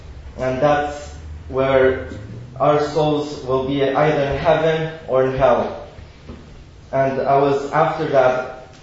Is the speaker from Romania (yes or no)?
yes; Romania; English is a second language; I was brought up in Romania, in a Christian home, Christian family, Christian background